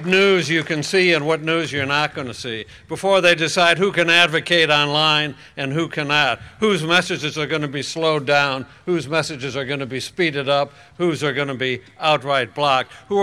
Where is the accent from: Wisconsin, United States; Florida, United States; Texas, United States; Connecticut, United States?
Wisconsin, United States; Madison; right down the road in Madison, Wisconsin. This state, my home state, is home to a long, proud line of progressives